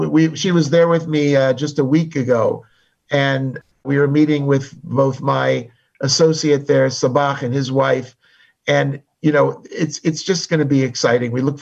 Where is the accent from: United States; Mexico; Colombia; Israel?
Israel; I'm from Israel.